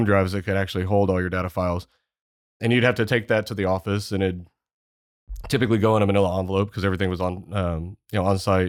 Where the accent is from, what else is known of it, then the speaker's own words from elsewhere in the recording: Texas, United States; I had parents who came from Mississippi and then I grew up in Texas.